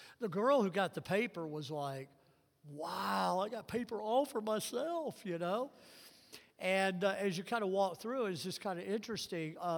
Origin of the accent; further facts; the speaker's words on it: Mississippi, United States; I remember growing up in Mississippi, we didn't get snow. And because I was down in the southern part of Mississippi.